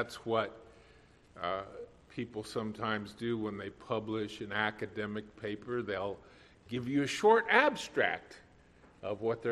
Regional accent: Nebraska, United States; and I grew up in Nebraska, which is pretty flat, but in Kansas, I think, is even flatter.

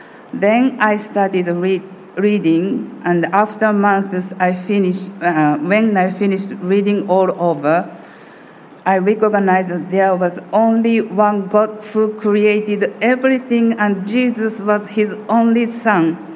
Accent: Japan; I was born in a traditional Japanese family. My late loving grandfather, like this shot, was a Buddhist priest of the biggest temple in Osaka

